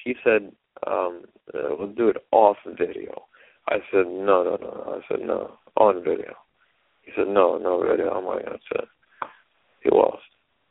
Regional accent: United States; I'm an American, red, white, and blue.

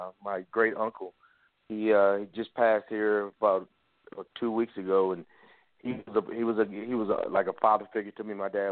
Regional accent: Los Angeles, California, United States; I'm originally from South Central LA, Los Angeles, California. I went to Locke High School.

